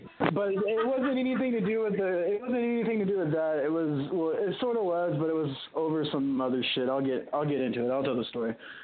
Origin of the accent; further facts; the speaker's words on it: Arizona, United States; Hey, I grew up in Arizona. I made a lot of big burritos.